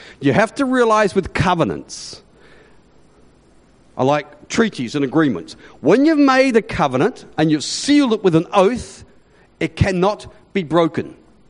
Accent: Australia; accent: Australian; And they had a real difficulty sometimes understanding my Australian accent, which was good.

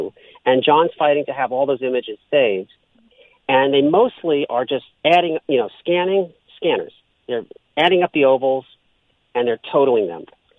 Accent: California, United States; now in Georgia, United States; I'm not in California. I'm in Georgia. I'm a Californian who is reporting in Georgia after being in Florida.

